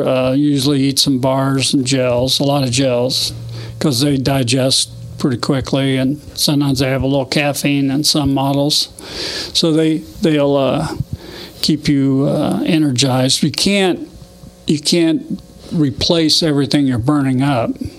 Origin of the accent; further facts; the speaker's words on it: Indiana, United States; I grew up in. South of Columbus here, and my parents had a farm in around Scipio area, and went to school in Jennings County